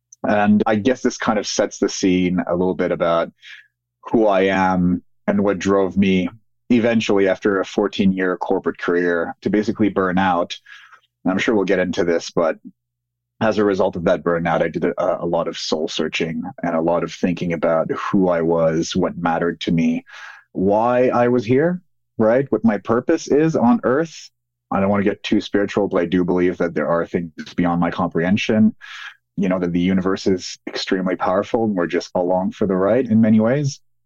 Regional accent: Montreal, Quebec, Canada; Well, I am French-Canadian by birth, so I grew up around Montreal.

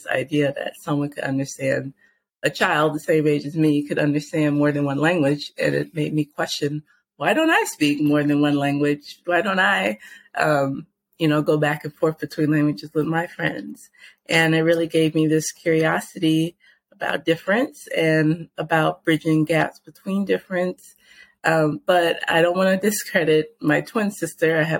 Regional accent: Houston, Texas, United States; I would say it started when I was growing up in Houston. Houston has a very large Latino population. And in school, I grew up around a lot of bilingual individuals.

